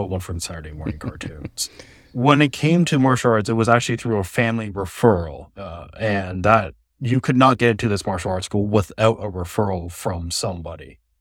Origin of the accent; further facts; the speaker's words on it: Hamilton, Ontario, Canada; my background was I grew up essentially in Steel City, Hamilton, Ontario.